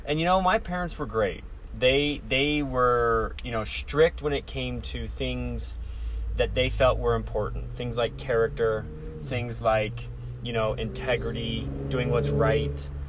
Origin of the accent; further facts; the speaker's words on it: Colorado Springs, Colorado, United States; now in Broomfield, United States; I am originally from Colorado Springs. Grew up there, went to high school there, and then did my undergrad in Boulder